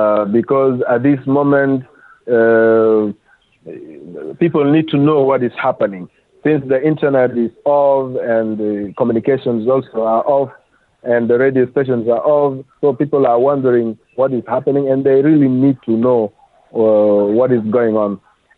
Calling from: Khartoum, Sudan; I'm speaking from Khartoum South

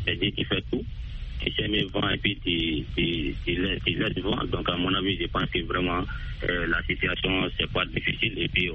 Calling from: Mali; Oui, toujours dans mon village natal

